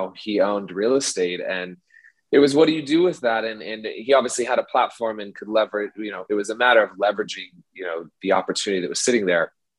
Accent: Midwest, United States; And I grew up in the Midwest and, you know, they were split level. They were two-story houses.

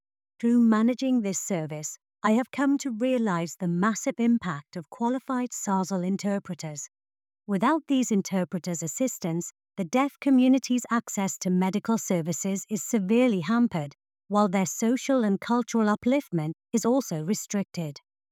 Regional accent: South Africa; first language Afrikaans; English is a second language; At school, my enthusiasm for language, especially my mother tongue, Afrikaans, blossomed, both in class and at Eisteddfods and public speaking events.

